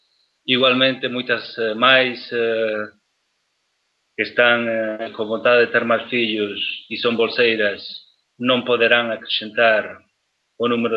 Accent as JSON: {"language": "Portuguese", "region": "Galicia", "country": "Spain", "said": "eu sou galego, não é? Portanto, sempre muito próximo de Portugal ou em Portugal"}